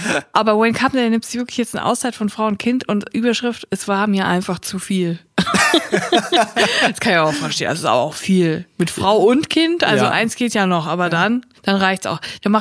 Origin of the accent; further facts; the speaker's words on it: Netphen, North Rhine-Westphalia, Germany; Und ich bin auch nicht aufgewachsen in Siegen, sondern in Netphen.